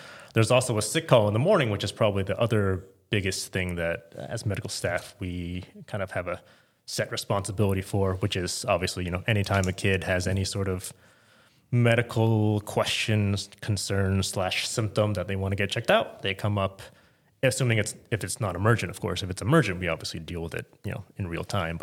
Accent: Houston, Texas, United States; now in Dallas, United States; I grew up in Houston, actually. My family is still there now. The Dallas part was mostly just when I came here for med school.

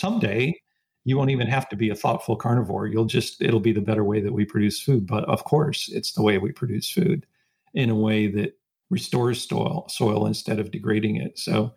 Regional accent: Nebraska, United States; also born or lived in Iowa; But now, I mean, I grew up in Nebraska. I went to school in Iowa.

